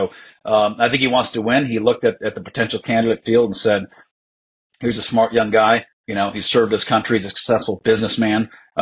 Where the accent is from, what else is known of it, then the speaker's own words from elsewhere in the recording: United States; It was the first time I'd ever been ashamed of being an American.